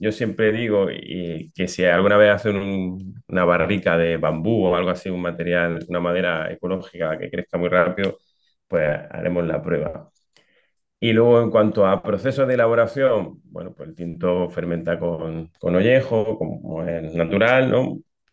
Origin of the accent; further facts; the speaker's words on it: Granada, Andalusia, Spain; born there; also born or lived in Peru; como yo nací en Granada y al final estuvimos en Perú por 11 años más o menos